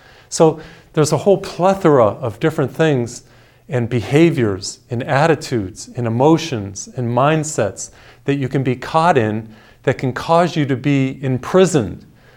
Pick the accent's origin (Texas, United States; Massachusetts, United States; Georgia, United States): Massachusetts, United States; I come from New England, from Massachusetts.